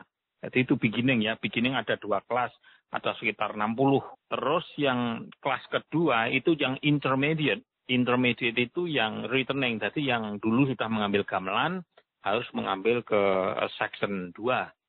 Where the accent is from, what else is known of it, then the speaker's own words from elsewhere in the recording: Eromoko, Central Java, Indonesia; now in Berkeley, United States; Saya berasal dari Eromoko, Wonogiri, Jawa Tengah.